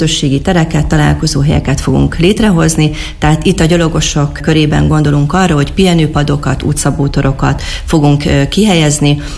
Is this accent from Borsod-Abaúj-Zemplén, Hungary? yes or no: yes; Miskolc, Borsod-Abaúj-Zemplén, Hungary; hanem törzsikeres miskolciként is örömmel